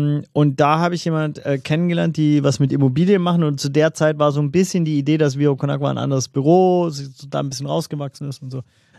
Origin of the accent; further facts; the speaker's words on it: Swabia, Germany; Ich habe so als Schwabe das Problem